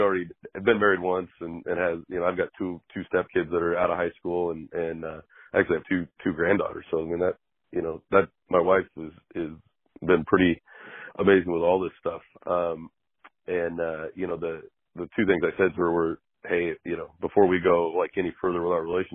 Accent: Clatskanie, Oregon, United States; he's from Astoria, I'm from Clatskanie, and so we kind of grew up in a similar, you know, kind of a similar setting.

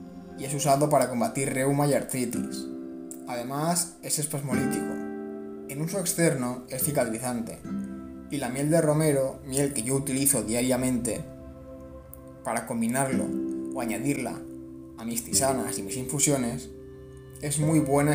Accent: Valencia, Valencian Community, Spain; muy típica y reconocida totalmente en mi tierra, Valencia.

